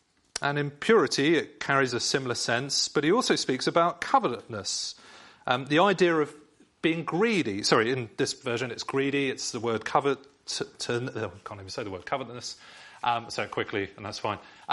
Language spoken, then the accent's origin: English; England, United Kingdom; now in France; because I'm not French, I'm English